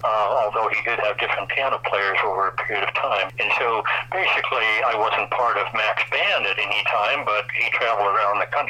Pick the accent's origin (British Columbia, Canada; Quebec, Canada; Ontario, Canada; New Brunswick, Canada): Ontario, Canada; I was indeed raised in the Ottawa Valley. I was born in the Ottawa Valley. I've always been a Valley resident, with the exception of those times when I spent time at university and working, etc., and down in Southern Ontario and other places